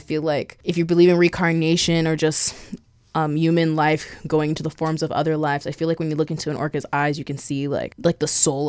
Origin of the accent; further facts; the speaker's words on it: San Antonio, Texas, United States; I'm from San Antonio.